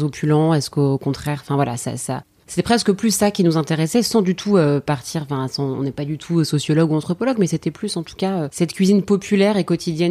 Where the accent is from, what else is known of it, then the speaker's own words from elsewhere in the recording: France; j'ai toujours vécu en France. Enfin, en tout cas, j'ai passé mon enfance en France.